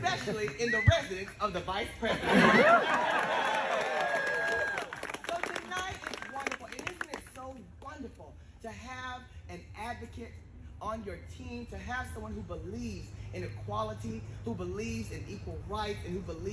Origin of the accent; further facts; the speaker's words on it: Texas, United States; I'm a proud black person from Texas, and I'm a proud drag queen.